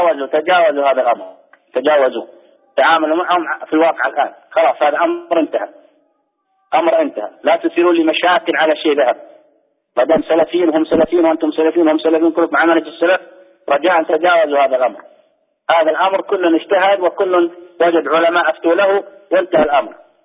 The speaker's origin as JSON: {"language": "Arabic", "country": "Saudi Arabia", "said": "عندنا في السعودية"}